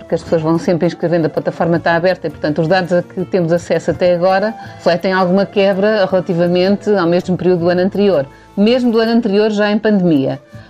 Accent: Portugal; e porque somos portugueses

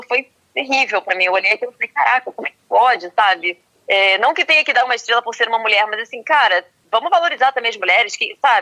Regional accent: Brazil; accent: Brazilian; moved away as an adult; now in Lisbon, Portugal; quando eu cheguei aqui em Lisboa, eu sou chefe de cozinha, sou brasileira, né? Dá pra ver pelo meu sotaque. Quando eu cheguei aqui em Lisboa, eu vim fazer um mestrado em ciências gastronômicas

